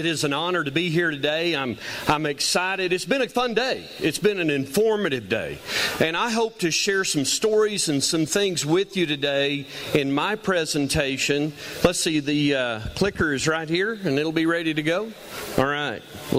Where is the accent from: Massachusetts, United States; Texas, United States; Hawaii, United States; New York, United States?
Texas, United States; So I am thankful to be the fifth generation in our family business in my home state of Texas.